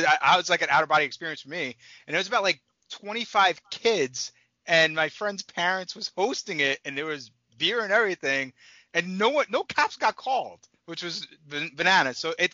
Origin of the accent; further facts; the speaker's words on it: Staten Island, New York, United States; I grew up on Staten Island, so that is a I could go on all day about how strange it is Staten Island to the rest of the city.